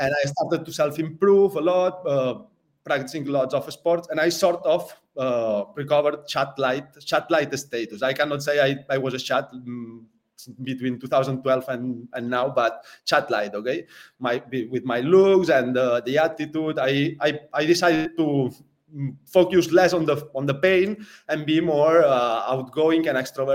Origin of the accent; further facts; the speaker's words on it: Spain; It was addressed to politicians directly because I realized I'm from Spain, so I started sending.